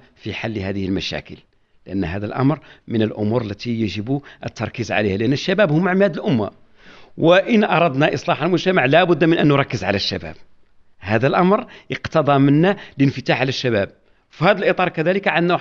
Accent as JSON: {"language": "Arabic", "country": "Morocco", "said": "وهذا الحمد لله الأمر جعلنا يعني كمغاربة أننا رغم المشكل قلة الماء"}